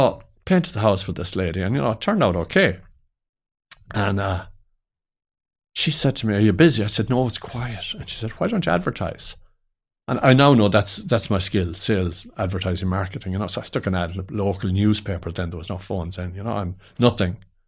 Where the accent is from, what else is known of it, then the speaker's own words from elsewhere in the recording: Ballina, Connacht, Ireland; I was living in Ballina. I'm from Ballina in County Mayo.